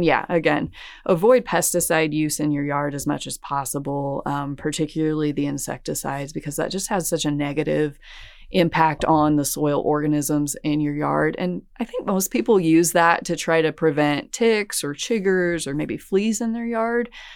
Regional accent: Missouri, United States; in the part of the state that I grew up in Southwest Missouri. We had both 13 and 17 years coming out then.

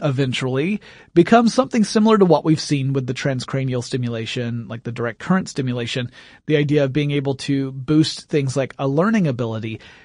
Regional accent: Deep South, United States; because I'm from the Deep South.

